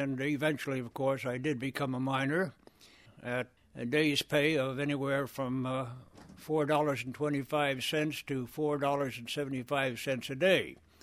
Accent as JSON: {"language": "English", "town": "New York City", "region": "New York", "country": "United States", "tie": "born or raised there", "lives_now": "Montana, United States", "said": "Yes, I was born in New York City in 1903. My father and mother were Irish immigrants, and I was the firstborn in my family in this country."}